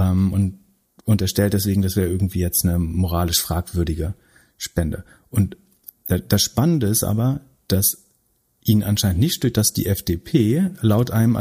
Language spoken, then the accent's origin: German; Greifswald, Mecklenburg-Vorpommern, Germany; aus meiner Heimatstadt Greifswald